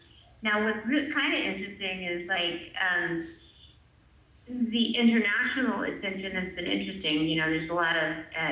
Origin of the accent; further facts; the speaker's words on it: California, United States; I'm from the South, the San Francisco Bay Area, or that's where we live